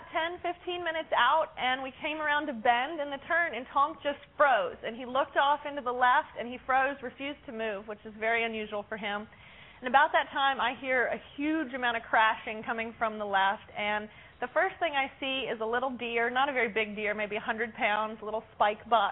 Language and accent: English; Virginia, United States; I grew up in Virginia, and I rode at Meadowood Stables.